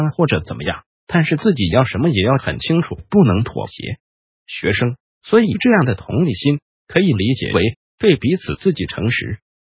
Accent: Taiwan; 那我们台湾人基本上就是不敢

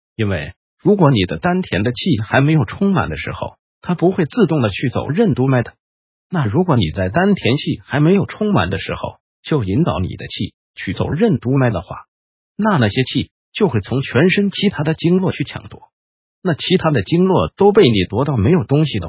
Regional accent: Taiwan; 就像我曾经像我们台湾人

